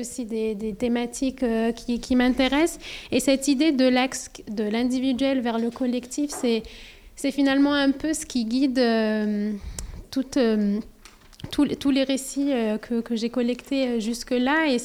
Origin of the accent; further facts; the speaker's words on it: Algeria; now in France; moi je suis algérienne aussi